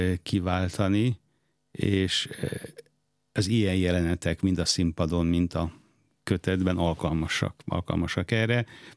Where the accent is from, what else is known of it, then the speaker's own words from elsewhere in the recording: Kaposvár, Somogy, Hungary; aki kaposvári születésű vagyok, és ott éltem 18 éves koromig